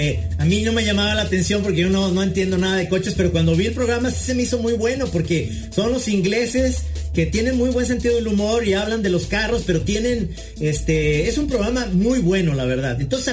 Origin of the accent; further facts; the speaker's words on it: Mexico; ¿cómo somos los mexicanos nosotros?